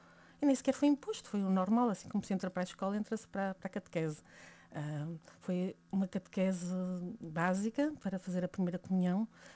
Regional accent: Barcelos, Braga, Portugal; now in Lisbon, Portugal; Eu sou barcelense, uma minhota que se identifica muito com a sua terra. E agora sou, como disse, escrava do Sagrado Coração de Jesus. Estou a viver em Lisboa, já depois de 15 anos de ter entrado para a congregação.

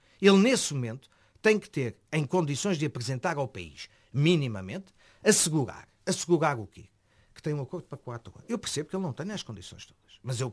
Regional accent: Portugal; eu sou português, estou em casa, estou a assistir isto

